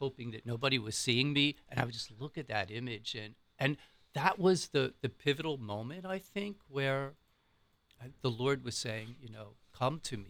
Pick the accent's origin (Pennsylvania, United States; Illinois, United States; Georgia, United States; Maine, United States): Pennsylvania, United States; Philadelphia; accent: Philadelphia; Right outside of Philadelphia.